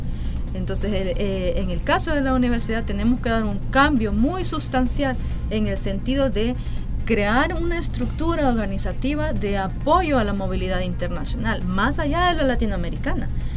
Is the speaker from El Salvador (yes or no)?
yes; El Salvador; Vamos y esperamos, nosotros como salvadoreños, esperamos que el profesor nos diga qué vamos a leer